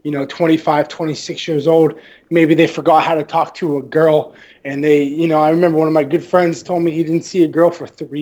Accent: Foxborough, Massachusetts, United States; Originally, I'm from a small town called Foxborough, Massachusetts, which, as you guys know, it's football season right now. It's where the Gillette Stadium is. I grew up a diehard Patriot fan

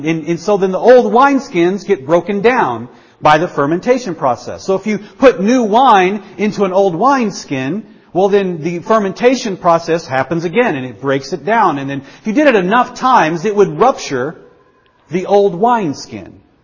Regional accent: the South, United States; Growing up where I grew up in the South, I had always had fun conversations about passages like this.

